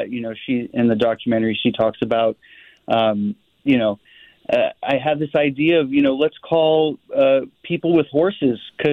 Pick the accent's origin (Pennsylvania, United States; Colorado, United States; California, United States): California, United States; It's always been in the Valley, and I grew up in the Valley. So I'm really excited that I got to do a documentary about the place I grew up